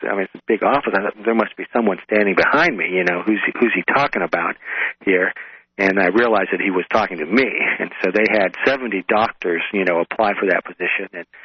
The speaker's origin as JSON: {"language": "English", "region": "Oregon", "country": "United States", "said": "I'm originally from the West Coast, from Oregon."}